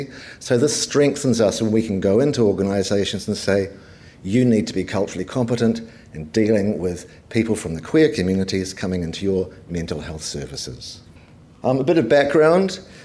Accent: New Zealand; I'm from New Zealand.

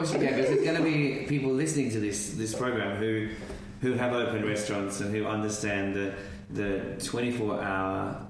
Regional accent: Australia; Yeah, snakes don't really like the river. I grew up on the Murray River.

